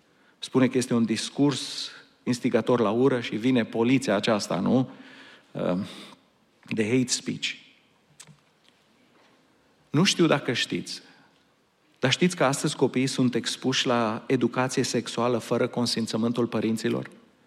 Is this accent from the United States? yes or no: yes; Portland, Oregon, United States; Am crescut la Portland și acolo era exact invers.